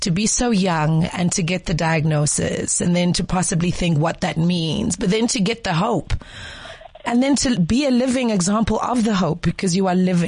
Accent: South Africa; the message and everything that they are to us and for us as South African women and men

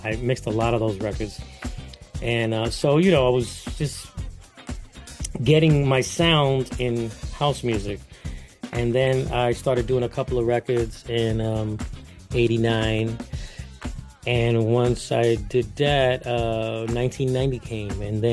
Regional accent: Bronx, New York, United States; They're both from Brooklyn. I'm from the Bronx.

